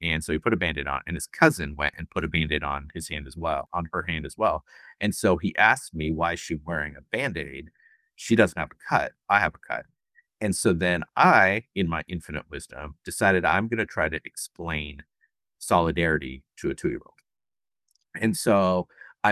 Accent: India; I was growing up in India.

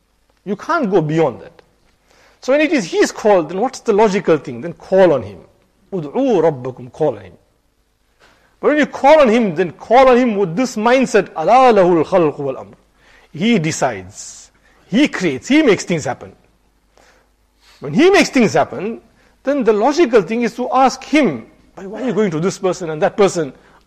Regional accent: India; moved away as an adult; I remember when I came from India about 31 years ago.

